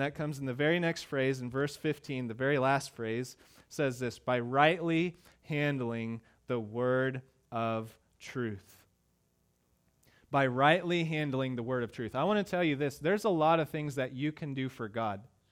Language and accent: English; Kansas, United States; If you want to get to a place I grew up in Kansas